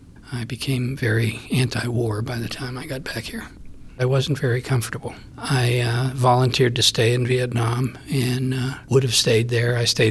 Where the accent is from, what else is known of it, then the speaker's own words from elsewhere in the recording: Natrona Heights, Pennsylvania, United States; born there; now in Pittsburgh, United States; live in Squirrel Hill at the moment, but I was born in Natrona Heights, which is up the Allegheny River, about 25 miles.